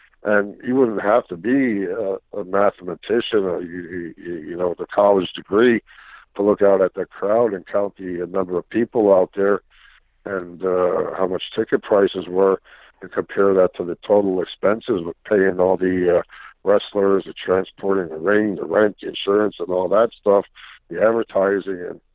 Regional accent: Pennsylvania, United States; And it was funny because he's from New York and I'm from Pennsylvania, and we still didn't like each other.

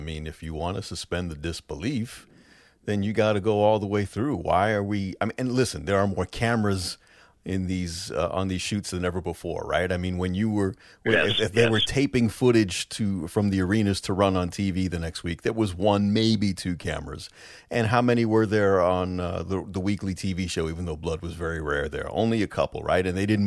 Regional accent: New York, United States; especially since I grew up in New York in the WWF back in the day

